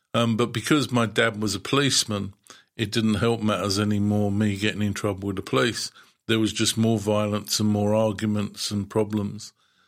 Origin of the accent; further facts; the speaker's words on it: London, United Kingdom; So I was brought up in London, in the East End of London. And I was baptized a Catholic, but I was never brought up as a Catholic. So I never went to Catholic school, I never went to church.